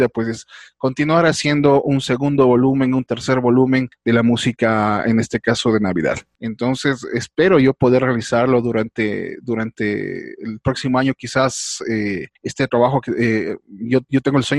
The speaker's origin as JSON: {"language": "Spanish", "country": "Ecuador", "said": "siempre nosotros como ecuatorianos siempre tiramos un poco más hacia lo internacional"}